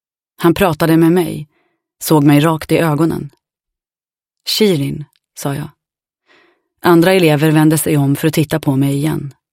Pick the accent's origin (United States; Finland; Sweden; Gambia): United States; born there; first language English; Swedish is a second language; jag var född här i USA, att engelska var mitt modersmål.